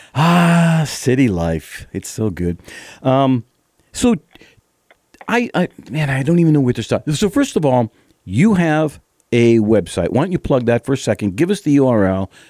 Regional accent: Boston, Massachusetts, United States; now in Gilmanton, United States; I grew up in Boston, knew nothing about soil, typical city folk guy. We move out to Gilmanton, and you couldn't grow weeds.

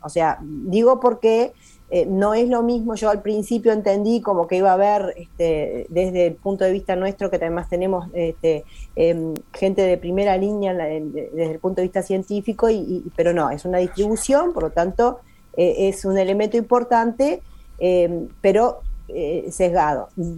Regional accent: Uruguay; para mí desde el punto de vista como uruguayo

